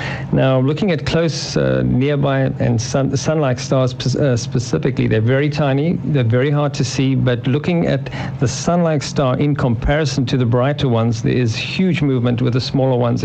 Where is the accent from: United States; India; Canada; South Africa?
South Africa; Well, the Americans, of course, I'm South African